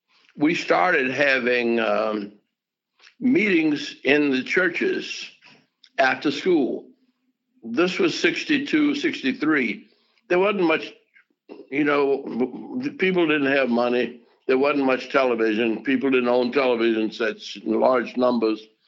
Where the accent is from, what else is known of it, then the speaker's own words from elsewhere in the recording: Birmingham, Alabama, United States; all of this was a part of growing up in Birmingham.